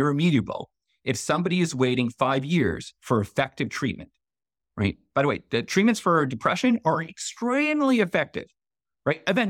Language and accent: English; Ontario, Canada; I grew up in Ontario, right? I did my undergrad in Ontario as well, right? My entire life that I was living in Ontario